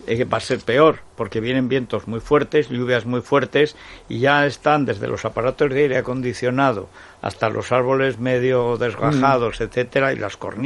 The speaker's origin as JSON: {"language": "Spanish", "region": "Aragon", "country": "Spain", "said": "Yo la idea de depender de un enchufe en Teruel, en mi pueblo"}